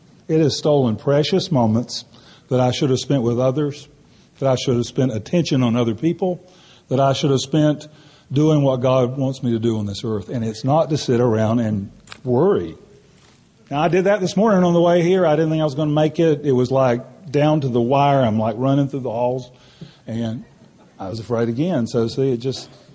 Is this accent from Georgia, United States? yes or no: no; Huntsville, Alabama, United States; I'm from Huntsville, Alabama, the fellowship group there.